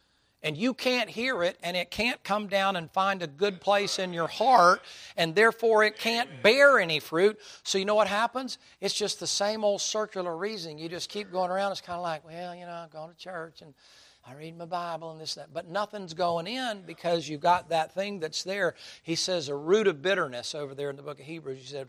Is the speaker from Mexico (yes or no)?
no; the South, United States; I said, I was raised in the South.